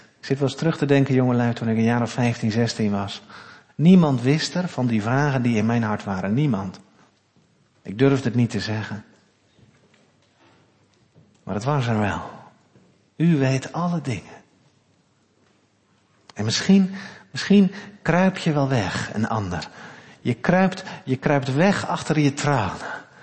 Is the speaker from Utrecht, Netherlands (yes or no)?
no; Gelderland, Netherlands; Ik kom zelf van de Veluwe, daar gebruiken we wat minder woorden.